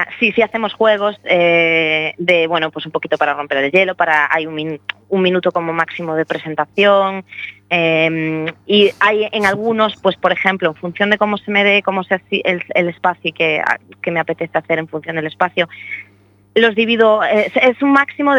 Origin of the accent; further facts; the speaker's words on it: O Grove, Galicia, Spain; yo soy del Grove, entonces en veranito aquí hay mucho ambiente y se está muy bien